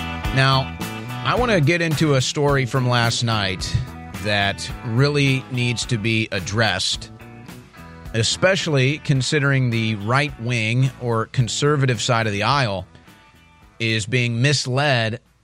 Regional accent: St. Louis, Missouri, United States; I still have friends and family in St. Louis, my hometown, so I do have a bit of a connection there.

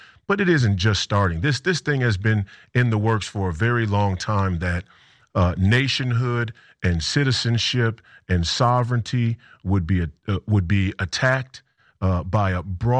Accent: Minnesota, United States; As a Minnesotan, I'm disappointed and I'm, concerned, is putting it mildly.

